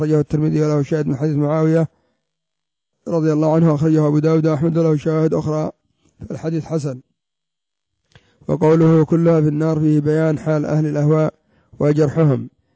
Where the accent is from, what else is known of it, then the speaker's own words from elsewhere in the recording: Yemen; تقربهم عندنا في اليمن للروافض والحزبيين والصوفية والعصاة